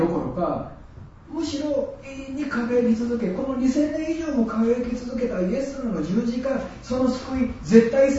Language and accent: Japanese; Takatsuki, Osaka, Japan; 私の出身地である高槻の戦国時代の時の城主